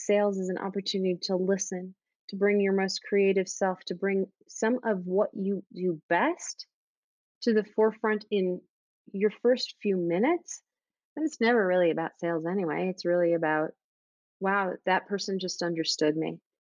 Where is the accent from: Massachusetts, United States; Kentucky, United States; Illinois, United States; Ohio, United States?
Illinois, United States; Chicago; I was in Chicago from Chicago, living there at the time